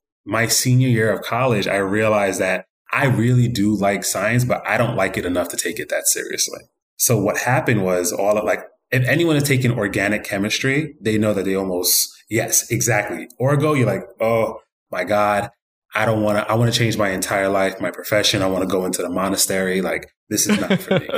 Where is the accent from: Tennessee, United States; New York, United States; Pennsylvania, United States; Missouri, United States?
New York, United States; New York City; So currently born and raised in the Bronx, New York City, by way of Jamaica. Mom from Kingston, dad from Spanish Town, and went to the University of Miami in Florida.